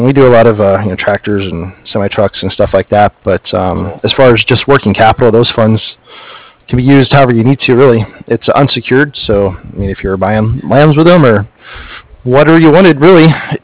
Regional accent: Comanche, Texas, United States; I remember you knew where I grew up at in Comanche, Texas.

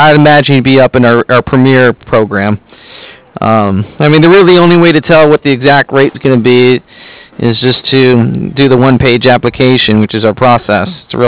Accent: San Diego, California, United States; San Diego.

